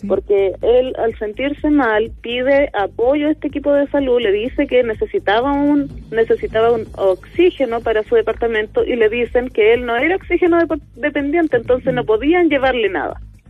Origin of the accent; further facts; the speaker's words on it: Linares, Maule, Chile; porque nosotros somos de Linares